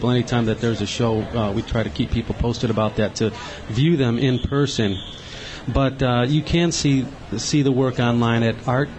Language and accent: English; Cleveland, Ohio, United States; Well, I'm from Cleveland.